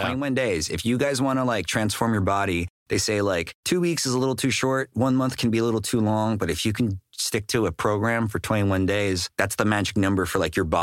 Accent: Daly City, California, United States; like in San Francisco, I'm from Daly City

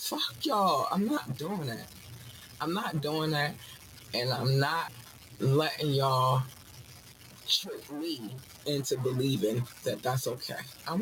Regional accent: Baltimore, Maryland, United States; I'm from Baltimore. And narcotics is heavy. Was heavy, is heavy here too, right?

